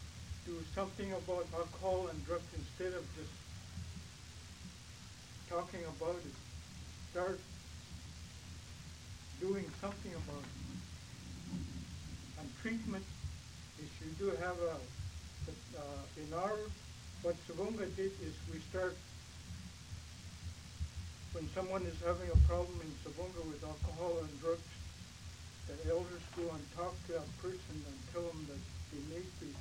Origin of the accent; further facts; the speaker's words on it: Savoonga, Alaska, United States; But I'm from Savonga, from Northern Shawn Hills region.